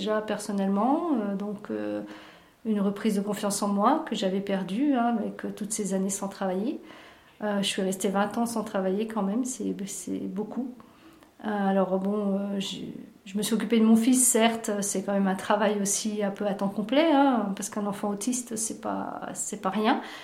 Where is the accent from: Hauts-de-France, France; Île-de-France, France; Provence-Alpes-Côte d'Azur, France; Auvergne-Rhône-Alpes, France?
Auvergne-Rhône-Alpes, France; moved away as an adult; now in Montoison, France; j'ai 58 ans, j'habite Montoison, je suis dans la Drôme depuis à peu près 5 ans et demi. Voilà, je viens de la Haute-Savoie.